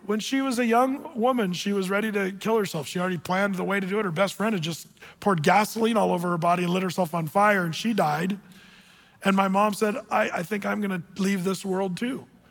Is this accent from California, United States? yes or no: yes; California, United States; We're all from California.